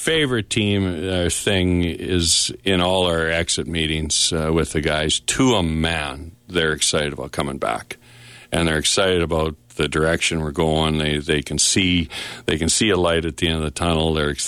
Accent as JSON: {"language": "English", "region": "Saskatchewan", "country": "Canada", "said": "Hey, come on, I'm from Saskatchewan."}